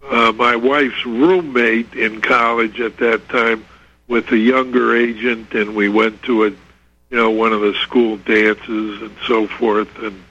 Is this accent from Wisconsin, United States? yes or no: yes; Wisconsin, United States; You know, I'm from Wisconsin.